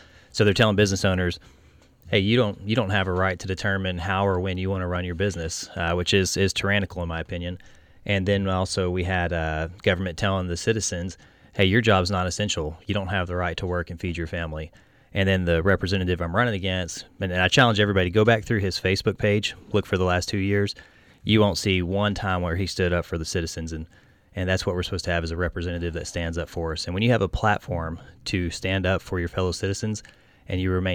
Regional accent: Brady, Texas, United States; also born or lived in Brownwood; Yes, sir. Yeah, I was born in Brownwood and raised in Brady, with the exception of being in the military and college.

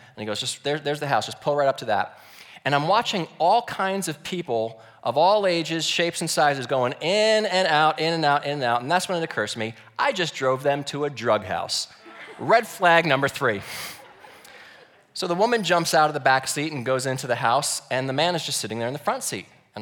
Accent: New Jersey, United States; I said, no, I'm from New Jersey. I moved here.

